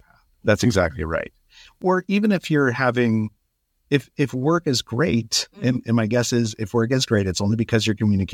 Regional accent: Albuquerque, New Mexico, United States; So I grew up in Albuquerque.

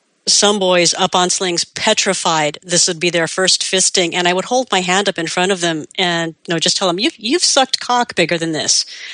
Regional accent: Los Angeles, California, United States; I'm from Los Angeles. There was a large enough visible presence.

